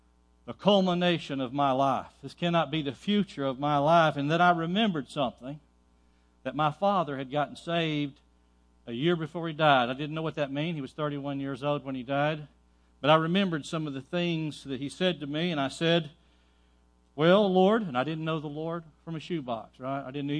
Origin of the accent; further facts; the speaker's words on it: Texas, United States; Like I said, I was a hick from East Texas.